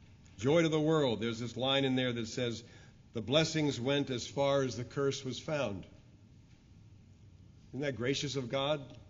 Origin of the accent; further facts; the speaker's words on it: Philadelphia, Pennsylvania, United States; I grew up in Philadelphia, and I was too young at that time to understand what a rescue mission was